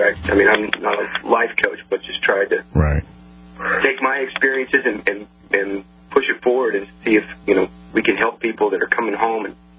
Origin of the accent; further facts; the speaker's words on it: Arkansas, United States; Yeah, we're all from South Arkansas. Grew up country boys, all of us.